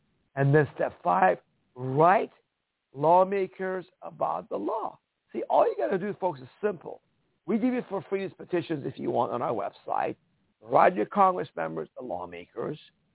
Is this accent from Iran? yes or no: yes; Iran; I could not talk like this in Iran, where I came from. When I was growing up in Iran as a child in the 1970s